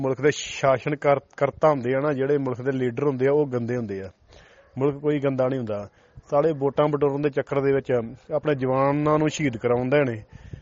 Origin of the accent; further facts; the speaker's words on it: Mahidipur, Punjab, India; ਪਿੰਡ ਮੇਰਾ ਮਹੀਦੀਪੁਰ … ਠੀਕ ਆ। ਮਹੀਦੀਪੁਰ ਪਿੰਡ ਕਹਿ ਲਓ, ਕਸੂਰ ਦੀ ਲੋਕੇਸ਼ਨ ਮਾਰੋਗੇ ਤਾਂ ਫਿਰ ਸਾਡਾ ਪਿੰਡ ਲੱਭਦਾ। ਤਿੰਨਾਂ ਦਿਸ਼ਾਵਾਂ ਤੋਂ ਸਾਨੂੰ ਪਾਕਿਸਤਾਨ ਲੱਗਦਾ ਜੀ, ਵਿਚਾਲੇ ਸਾਡਾ ਪਿੰਡ ਆ।